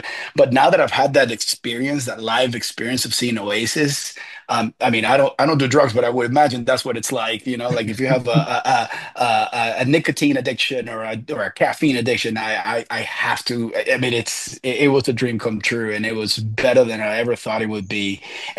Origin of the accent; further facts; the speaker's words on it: Ecuador; actually so a bit of a background. I'm originally from Ecuador, born and raised.